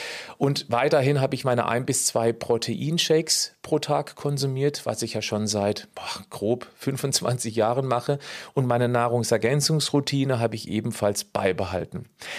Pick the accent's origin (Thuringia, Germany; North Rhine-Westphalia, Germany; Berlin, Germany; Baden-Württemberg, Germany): Baden-Württemberg, Germany; Kirchzarten; in meinem Heimatort in Kirchzarten im Dreisamtal.